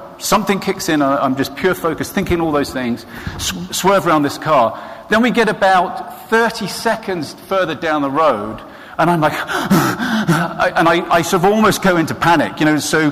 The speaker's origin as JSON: {"language": "English", "region": "England", "country": "United Kingdom", "tie": "born or raised there", "said": "I think it may be something to do with growing up in England."}